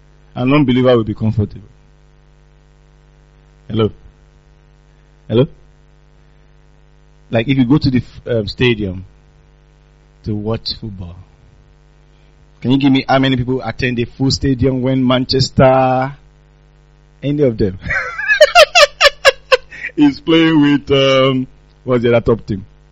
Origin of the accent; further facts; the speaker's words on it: Nigeria; Like, for example, I come from Nigeria originally.